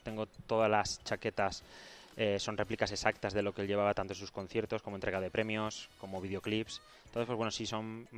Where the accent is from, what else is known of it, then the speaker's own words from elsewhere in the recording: Valencia, Valencian Community, Spain; yo soy valenciano, yo soy fallero